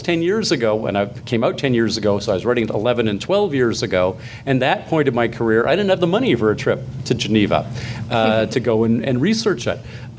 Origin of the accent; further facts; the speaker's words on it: Canada; as a Canadian